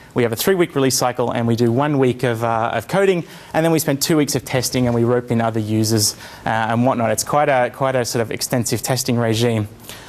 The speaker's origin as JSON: {"language": "English", "country": "Australia", "said": "I'm from Australia. This is the easiest way to just think of it. The details don't really matter, except I come from round about there. It's about 800 kilometres from Sydney, so it's relatively close to the capital."}